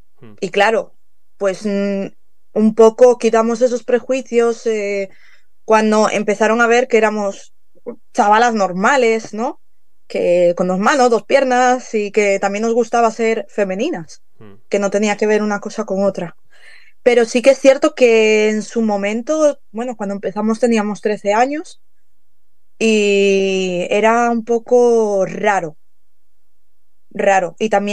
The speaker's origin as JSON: {"language": "Spanish", "town": "Vigo", "region": "Galicia", "country": "Spain", "said": "Sí, yo soy de Vigo."}